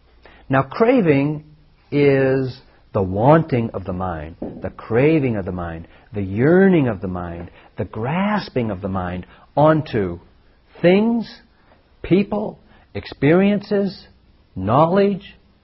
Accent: New England, United States; When I was growing up in New England, my parents were of the generation where my mother said

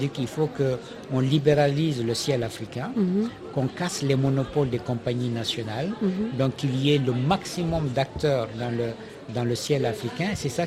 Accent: Mali; Moi je suis malien, j'ai un passeport malien.

